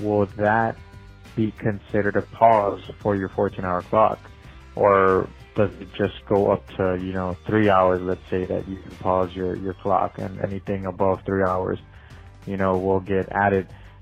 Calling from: Laredo, Texas, United States; I'm calling you from Dial Van Inc., a trucking company here in Laredo, Texas.

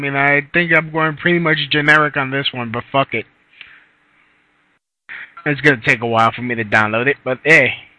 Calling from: Virginia, United States; What state am I calling from? I'm calling from Virginia.

